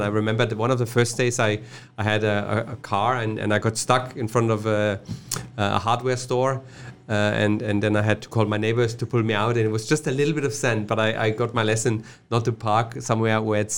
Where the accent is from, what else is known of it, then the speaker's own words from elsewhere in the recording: Germany; English is a second language; now in Dubai, United Arab Emirates; Yes, I'm obviously from Germany, as mm-hmm. I can hear from my accent.